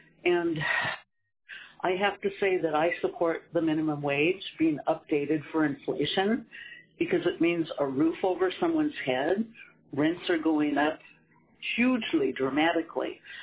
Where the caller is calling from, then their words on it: Anchorage, Alaska, United States; I'm calling from Anchorage.